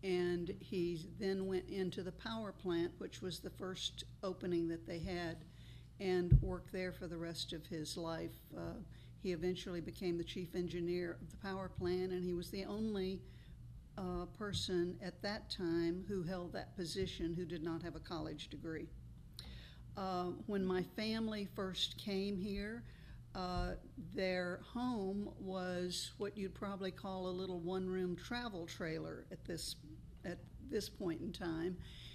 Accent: Fernandina Beach, Florida, United States; I grew up here in Fernandina and left when I was married in 1960 and returned in 1992 and have been here ever since.

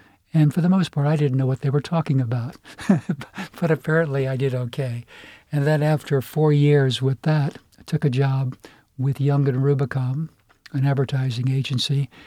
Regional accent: Jersey City, New Jersey, United States; born there; also born or lived in New York, United States; Well, I was born in 1941 in Jersey City, New Jersey. My dad was a professional fighter, so we spent a lot of time in the New York area, moving from one apartment to another

